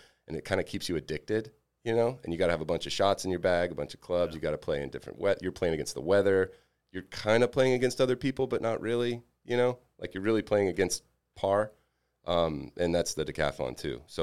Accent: Alabama, United States; I was from Alabama, so like I was good for Alabama, but not worthy of a scholarship anywhere, you know?

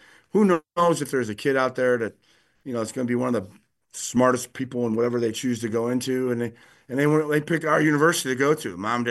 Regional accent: Rockford, Illinois, United States; I grew up in Rockford, so not far from where you're at right now.

